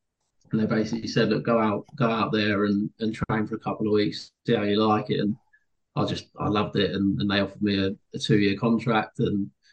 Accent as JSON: {"language": "English", "town": "Hartley Wintney", "region": "South East England", "country": "United Kingdom", "tie": "born or raised there", "said": "And then obviously I grew up in Hartley Whitney."}